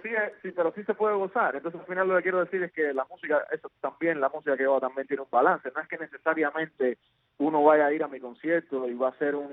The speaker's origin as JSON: {"language": "Spanish", "country": "Cuba", "tie": "born or raised there", "lives_now": "United States", "said": "hasta la música timba con la que yo también crecí en Cuba en los 90"}